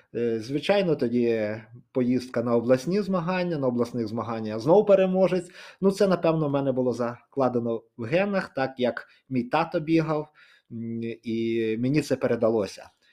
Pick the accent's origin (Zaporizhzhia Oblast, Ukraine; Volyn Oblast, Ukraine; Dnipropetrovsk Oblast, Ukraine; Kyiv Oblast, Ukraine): Volyn Oblast, Ukraine; мій любимий луцький стадіон, я родом з Волині.